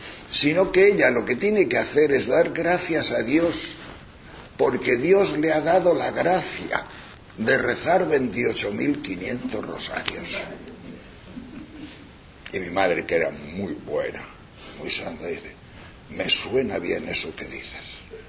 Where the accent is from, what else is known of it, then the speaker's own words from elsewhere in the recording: Tejerina, Castile and León, Spain; Don Rufo era el cura de Tejerina, de mi pueblo.